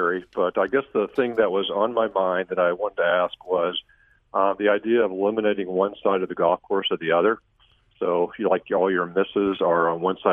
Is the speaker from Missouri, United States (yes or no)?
yes; Cape Girardeau, Missouri, United States; So growing up in Cape Girardeau